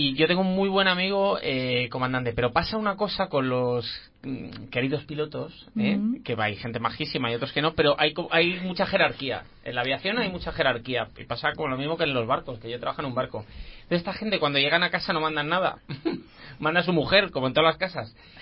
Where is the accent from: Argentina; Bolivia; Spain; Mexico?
Spain; Gijón, Asturias; Te toca Gijón, de donde yo soy, pues fíjate que nunca pasa nada.